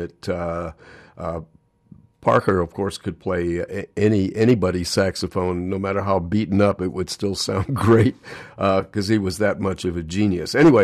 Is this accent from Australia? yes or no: no; Canada; I mean, we're Canadian, right? We wear toques.